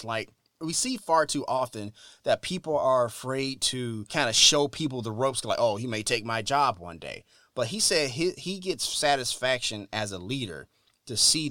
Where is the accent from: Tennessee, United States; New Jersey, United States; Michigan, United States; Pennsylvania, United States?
Tennessee, United States; Memphis; growing up in Memphis, Tennessee, you know, socially awkward black kid, not very popular in school, good grades, not very popular in school.